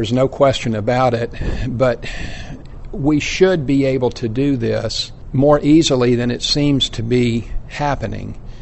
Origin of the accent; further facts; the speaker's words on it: Winter Haven, Florida, United States; Well, I'm a third-generation Floridian. I grew up in Winter Haven, attended the public schools there, and went to the University of Florida undergraduate and law school.